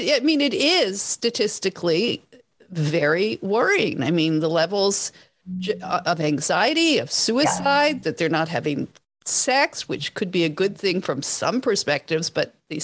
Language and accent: English; Canada; I grew up in Canada